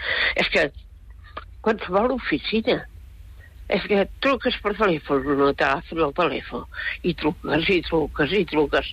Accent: Reus, Catalonia, Spain; now in Barcelona, Spain; Jo no sóc d'aquí, jo sóc de Reus, però fa 50 anys que visc a Barcelona.

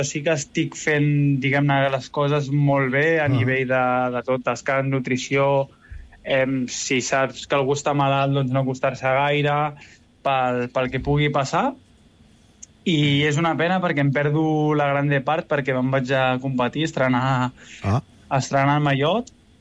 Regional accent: Barcelona, Catalonia, Spain; jo soc de Barcelona, surt de casa meva, em conec les tres primeres tres etapes

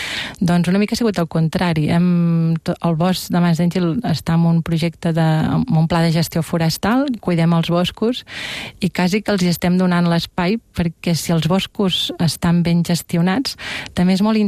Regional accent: Catalonia, Spain; nosaltres ens l'estimem molt perquè som originaris del Penedès

